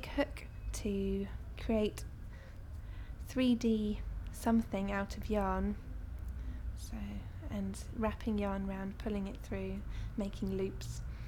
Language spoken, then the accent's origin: English; Brighton, South East England, United Kingdom; I'm 25 years old, and I'm from Brighton.